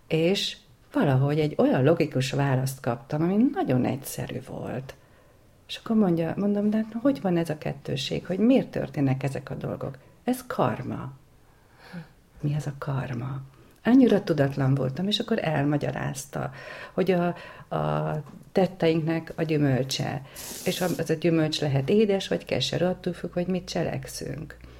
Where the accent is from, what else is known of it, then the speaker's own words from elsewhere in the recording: Zalaegerszeg, Zala, Hungary; Előtte Zalaegerszegen éltem, ott is születtem. Ott alapítottam egy családot, két gyerekkel, fiú, lány